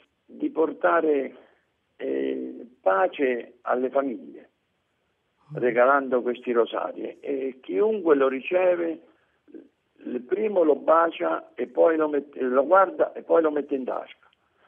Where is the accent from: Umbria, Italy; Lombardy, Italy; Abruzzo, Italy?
Abruzzo, Italy; Tremonti; negli anni 50, nel mio paese, dove io sono nato, sempre vicino a Tagliacozzo, Tremonti